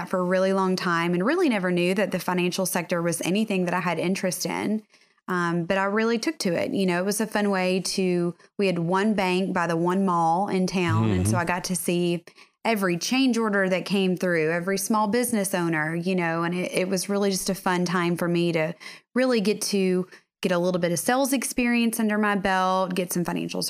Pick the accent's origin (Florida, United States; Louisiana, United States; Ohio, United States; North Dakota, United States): Louisiana, United States; West Monroe; You know, I grew up in West Monroe, Louisiana. It is a very, very small town, kind of north central. And just loved it. I was, you know, Cajun by the grace of God.